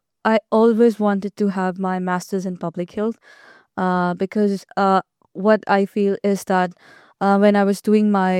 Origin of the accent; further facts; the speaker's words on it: Pakistan; moved away as an adult; now in Kuopio, Finland; originally I am from Pakistan, and it's now in year, just a year for me to move to, when I have moved to Kuopio.